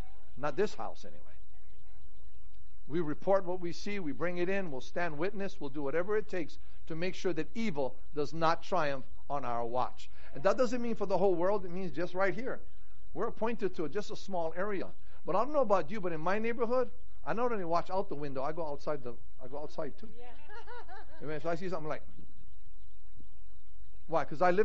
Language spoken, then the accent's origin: English; United States; And having part in it because I'm an American. I'm blessed to be an American.